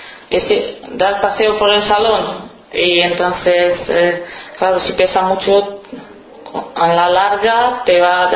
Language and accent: Spanish; Romania; Spanish is a second language; Soy de Rumanía.